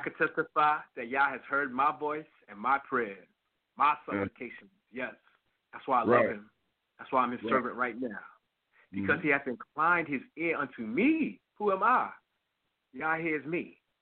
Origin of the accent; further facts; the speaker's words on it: Harlem, New York, United States; I grew up in Harlem, and many of my friends ain't make it out. They died, they in jail, they caught up on drugs.